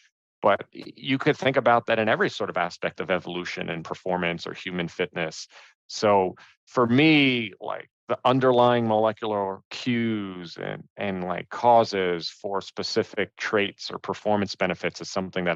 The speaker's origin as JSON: {"language": "English", "town": "New York City", "region": "New York", "country": "United States", "tie": "born or raised there", "said": "give a shout out to New York, which is where I come from. I grew up in Greenwich Village, which is probably one of the most diverse neighborhoods in, you know, in the city"}